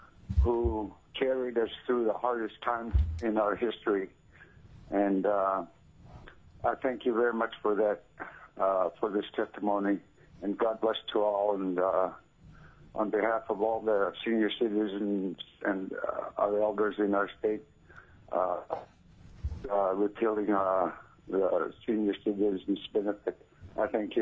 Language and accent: English; Savoonga, Alaska, United States; I'm from Savunga, Alaska.